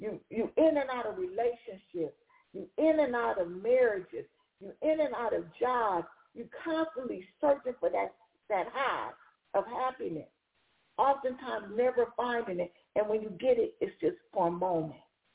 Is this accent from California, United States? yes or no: yes; Compton, California, United States; I grew up in Compton, and I grew up in an era when by the time I got to high school, the crack epidemic had hit